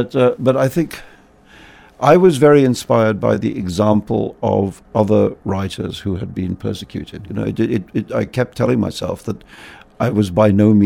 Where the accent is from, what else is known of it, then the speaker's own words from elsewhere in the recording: India; and I'm the guy from where this comes from